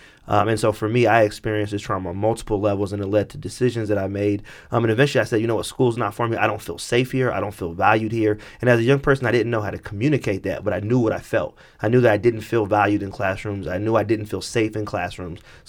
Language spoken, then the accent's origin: English; San Francisco, California, United States; so I grew up in San Francisco in the Lakeview District, more of the western side of San Francisco, historically black neighborhood.